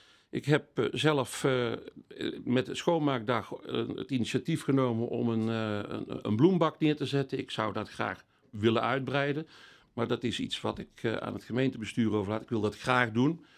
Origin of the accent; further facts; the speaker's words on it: North Brabant, Netherlands; also born or lived in Meerle, Belgium; now in Castlereagh; Dat zijn mijn voorouders, ja. Dus ondanks mijn vreemde Italiaanse naam ben ik echt geboren en getogen Brabander.